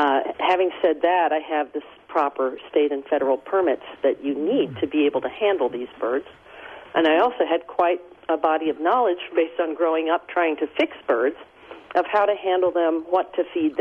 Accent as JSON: {"language": "English", "town": "Richmond", "region": "Virginia", "country": "United States", "tie": "born or raised there", "said": "Yes, and when I grew up in Richmond, Virginia, lived next door to a lady who had 17 free-roaming cats."}